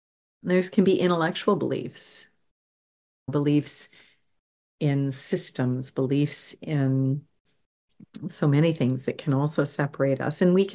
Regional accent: St. Stephen, New Brunswick, Canada; And many of the people that lived in my hometown in St. Stephen were born in the US and had dual citizenship, because the hospital in St. Stephen couldn't take them for whatever reason, and vice versa.

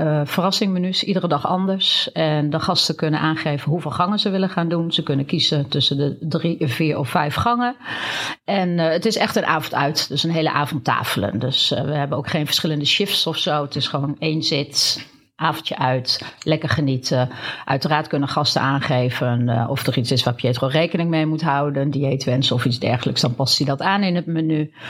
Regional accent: Zwolle, Overijssel, Netherlands; We woonden toen ook al in Zwolle. Ik kom uit Zwolle.

